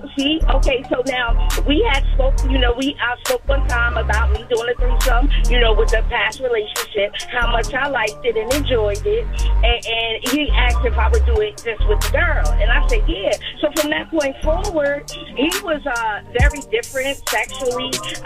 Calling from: Plainfield, New Jersey, United States; I'm calling from Plainfield, New Jersey.

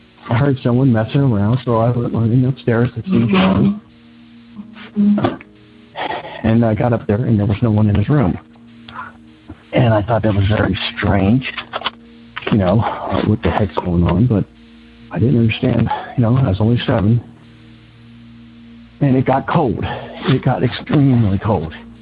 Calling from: Cincinnati, Ohio, United States; I'm calling from Cincinnati, Ohio.

